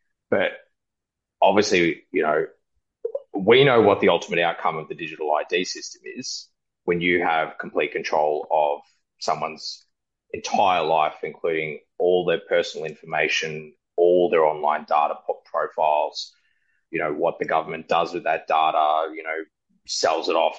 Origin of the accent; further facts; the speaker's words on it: Australia; now in India; Like for me, obviously I'm living in India, but I'm still an Australian citizen at the end of the day.